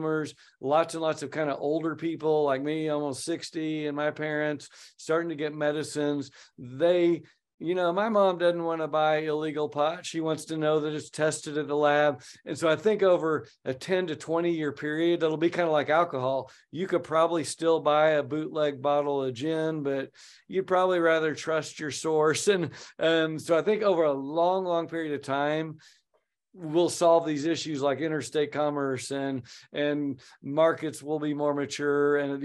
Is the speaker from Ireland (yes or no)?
no; Oklahoma, United States; So on the one, so those are my two home states. And it's kind of interesting, Oregon and Oklahoma. I was born and raised in Oklahoma, red state, Oregon, a blue state